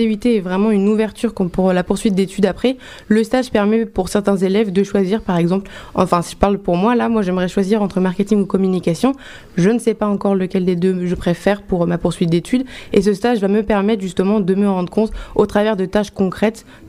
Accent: Orléans, Centre-Val de Loire, France; puisque je viens d'Orléans.

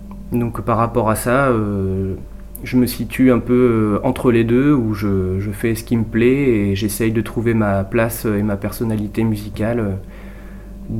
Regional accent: Chinon, Centre-Val de Loire, France; also born or lived in Tours; je suis musicien tourangeau et je suis guitariste et joueur de luth afghan. Je suis né à Tours et j'ai grandi à Chinon, j'ai 27 ans.

